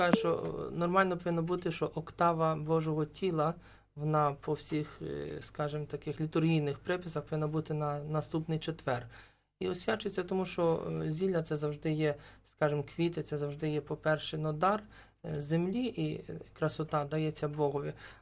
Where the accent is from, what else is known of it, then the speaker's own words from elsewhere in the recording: Kyiv, Ukraine; я теж з Києва, ми здесь приїхали в паломничество.